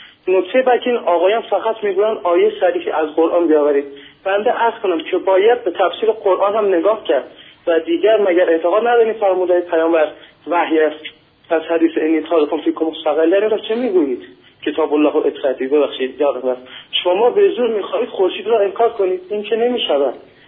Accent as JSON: {"language": "Persian", "town": "Ardabil", "region": "Ardabil Province", "country": "Iran", "said": "بنده خودم اردبیلی هستم و بیشتر اردبیل از فامیلای بنده هستم."}